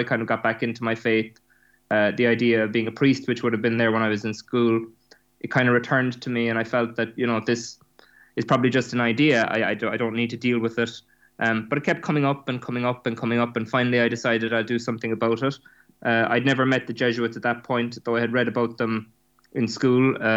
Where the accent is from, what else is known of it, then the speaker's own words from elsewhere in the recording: Cork, Munster, Ireland; now in Dublin, Ireland; Originally, I'm from Cork, and I guess I would have grown up in what would have been a fairly traditional Irish family.